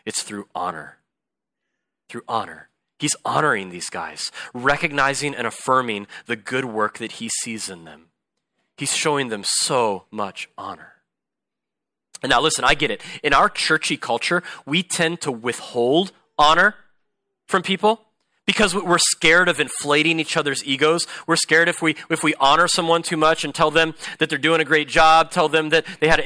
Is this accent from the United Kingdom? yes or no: no; US South, United States; I grew up in the South where everyone's always inviting you into their home to eat fried chicken and apple pie like every single day.